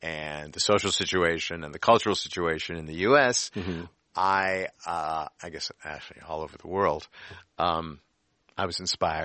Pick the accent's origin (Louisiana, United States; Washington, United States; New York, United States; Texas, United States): New York, United States; But they can be. I'm a New Yorker.